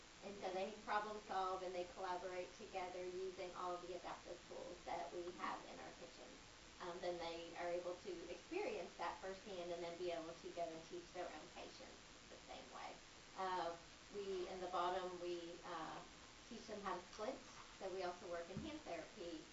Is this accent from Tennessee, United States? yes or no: yes; Tennessee, United States; I was a transport from Tennessee, hence the accent.